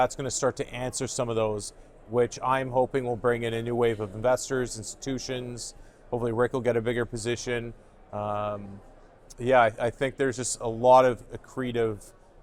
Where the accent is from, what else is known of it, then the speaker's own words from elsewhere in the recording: Vancouver, British Columbia, Canada; I'm a promoter from Vancouver